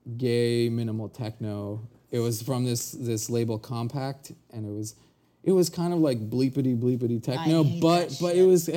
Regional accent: Brooklyn, New York, United States; I grew up here in Brooklyn in the Lubavitch sect, which is from Crown Heights.

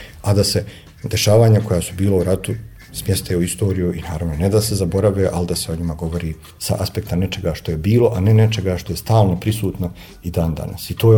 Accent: Bosnia & Herzegovina; gdje god izađem iz granica svoje zemlje, ja sam normalno Bosanac

